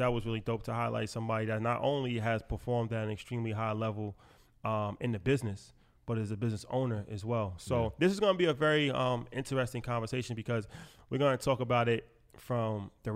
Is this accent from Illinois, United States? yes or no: no; New York, United States; So I was saying off camera, like, you know, we're from New York